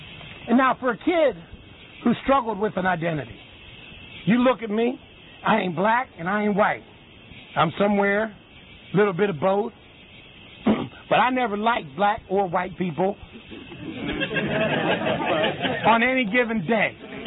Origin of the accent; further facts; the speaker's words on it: New Kensington, Pennsylvania, United States; I was born and raised in New Kensington, Pennsylvania, just north of Pittsburgh.